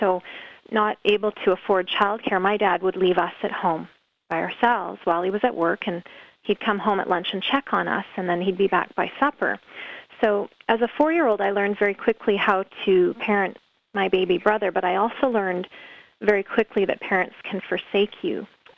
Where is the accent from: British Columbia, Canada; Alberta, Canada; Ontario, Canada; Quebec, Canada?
British Columbia, Canada; Vernon; back in the 1980s, my family and I grew up in Vernon, British Columbia, and we lived on the shores of Okanagan Lake.